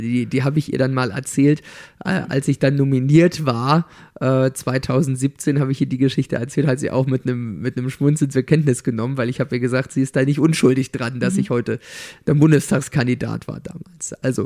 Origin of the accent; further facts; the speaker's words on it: Mecklenburg-Vorpommern, Germany; ich komme ja wie sie aus Mecklenburg-Vorpommern